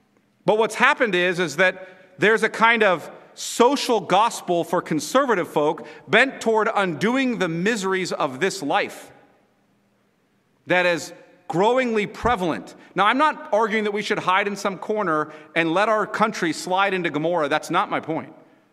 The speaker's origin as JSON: {"language": "English", "region": "California", "country": "United States", "said": "I drive around Greenville, which is just, as a Californian, you have to understand."}